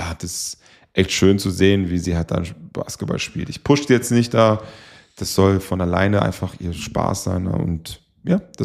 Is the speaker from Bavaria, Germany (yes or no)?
yes; Würzburg, Bavaria, Germany; natürlich sind wir natürlich stolz darauf als Würzburger, dass diese Jungs dann in dem Team dann mitgespielt haben